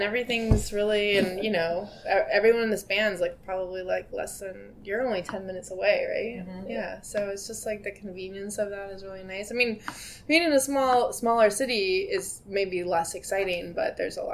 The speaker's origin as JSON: {"language": "English", "region": "Virginia", "country": "United States", "tie": "born or raised there", "also_born_or_lived": "Richmond", "said": "I grew up in Northern Virginia."}